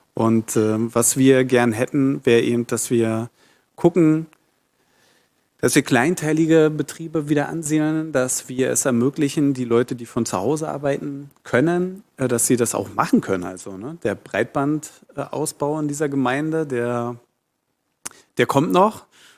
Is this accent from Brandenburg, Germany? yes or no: yes; Brandenburg, Germany; Also ich bin ursprünglich aus der Prignitz, das ist in Brandenburg, und habe dann in Potsdam Regionalwissenschaften studiert